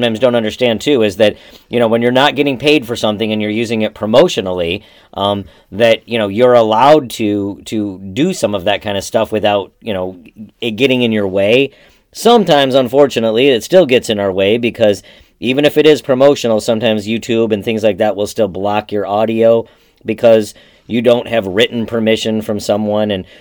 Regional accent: United States; accent: American; I got my American accent

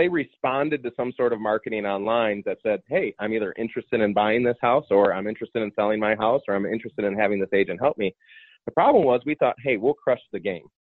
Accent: Chicago, Illinois, United States; now in Florida, United States; Yes, I'm originally from Chicago area.

